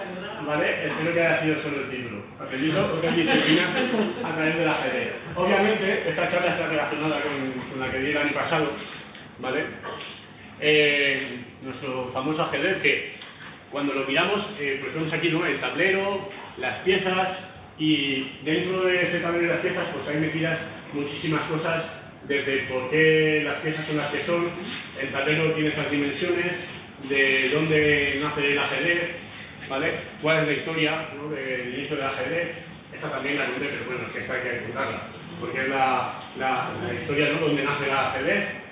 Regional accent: Valencia, Valencian Community, Spain; yo soy de Valencia y soy de Valencia. Y de Valencia.

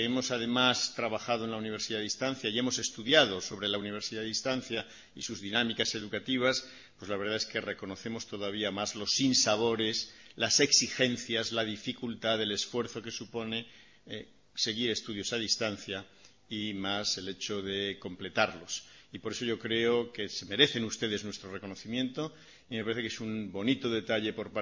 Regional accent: Community of Madrid, Spain; also born or lived in Aragon; yo soy nieto de dos abuelos aragoneses y entonces, pues, aunque yo soy madrileño, tengo unas raíces muy cercanas con esta tierra y cada vez que vengo a Aragón, pues me siento. He vivido aquí muchas partes de mi infancia

